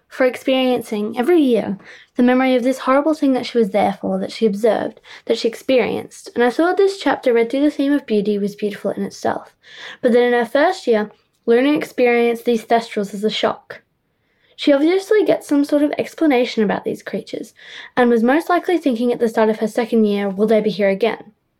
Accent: Australia; I am Australian. This does sometimes still make me cry

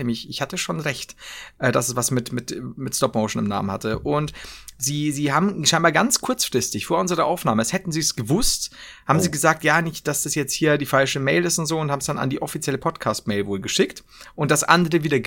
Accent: Regensburg, Bavaria, Germany; Das ist tatsächlich bei uns in Regensburg gar nicht so, also ich merke, du bist eher so ein mit Automaten groß gewordener junger Mann.

